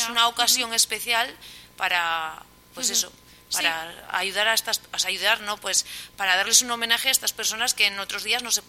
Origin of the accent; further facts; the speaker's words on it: Valencian Community, Spain; eso yo creo que todos los que somos de la Ribera Alta